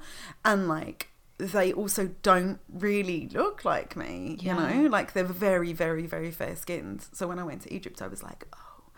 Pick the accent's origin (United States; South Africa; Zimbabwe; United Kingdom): United Kingdom; London; I grew up in London, in East London.